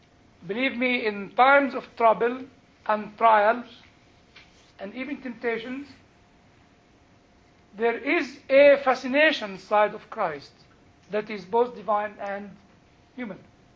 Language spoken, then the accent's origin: English; United Kingdom; I think if I go as a British, I'll miss you. Because there'll be no American burgers and, you know, the big steak, you know, which is enough for 6 British people.